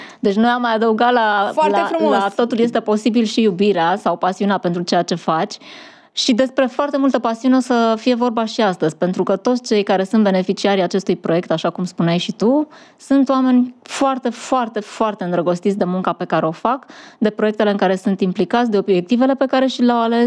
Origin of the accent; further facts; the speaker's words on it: Târgoviște, Dâmbovița, Romania; eu sunt tot din Târgoviște, așadar este o inițiativă pornită de la trei târgovișteni care inițial și-au dorit să facă mai mult pentru orașul în care s-au născut.